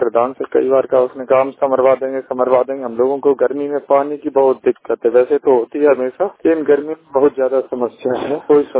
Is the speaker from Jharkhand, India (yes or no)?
no; Padariya, Uttar Pradesh, India; मैं ग्राम पड़रिया post Orton पड़रिया जिला मैनपुरी उत्तर प्रदेश का रहने वाला हूँ। ब्लॉक भी मेरा मैनपुरी है।